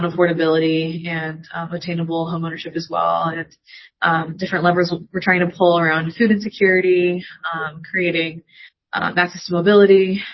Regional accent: Utah, United States; I'm born and raised in Utah as well, so I've never called home anywhere else.

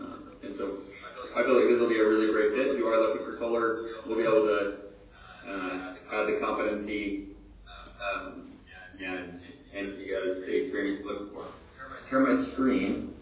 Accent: Salt Lake City, Utah, United States; Okay, so a little bit about me. I grew up in Salt Lake, graduated from BYU.

